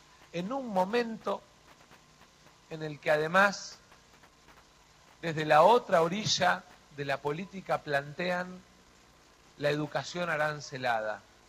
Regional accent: Argentina

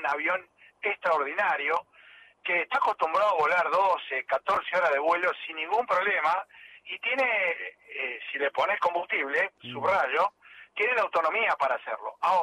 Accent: Argentina; como somos argentinos

